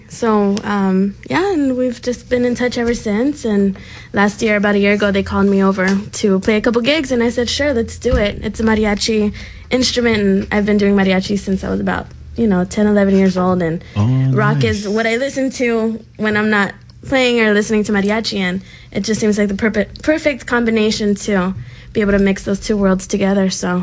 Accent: La Puente, California, United States; Grew up in La Puente.

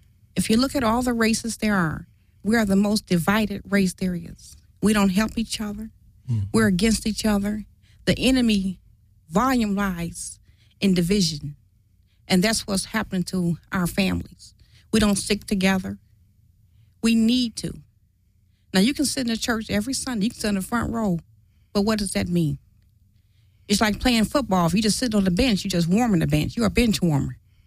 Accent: Detroit, Michigan, United States; Now I'm from Detroit.

